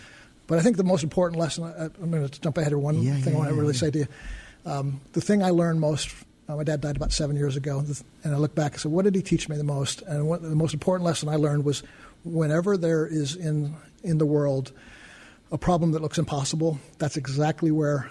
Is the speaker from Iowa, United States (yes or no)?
no; New York, United States; I grew up in New York here, and so I was really glad, just for at least for my family's sake, that we went to public school rather than like a Christian school.